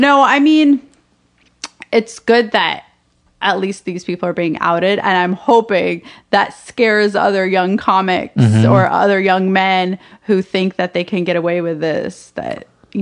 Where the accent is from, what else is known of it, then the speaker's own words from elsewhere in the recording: Alabama, United States; like growing up in Alabama as a Palestinian Muslim, and people would be like, what?